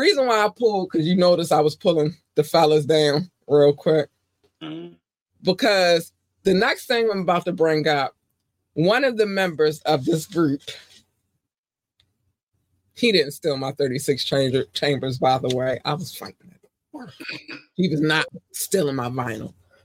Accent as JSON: {"language": "English", "town": "Baltimore", "region": "Maryland", "country": "United States", "said": "I'm from Baltimore, but I have a baby father who's from New York."}